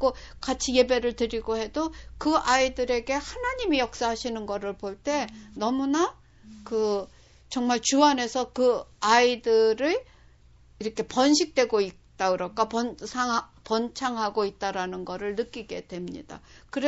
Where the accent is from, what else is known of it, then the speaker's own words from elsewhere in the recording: South Korea; 우리가 이제 한국에서 태어나서 자랐으면은